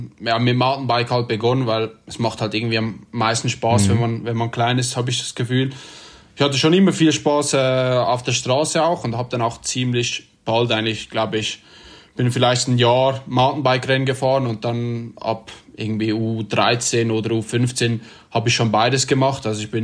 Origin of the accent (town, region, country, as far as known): Switzerland